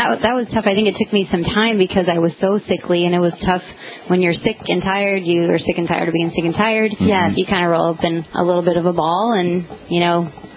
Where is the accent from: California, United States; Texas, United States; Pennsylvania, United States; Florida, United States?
Texas, United States; El Paso; I was from El Paso, and they couldn't find any of my results.